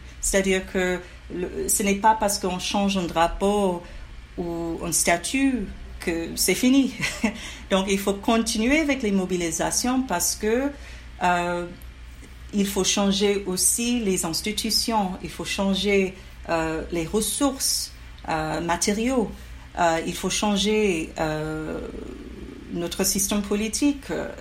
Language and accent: French; Tennessee, United States; Moi, je suis de Tennessee, l'État de Tennessee, dans le sud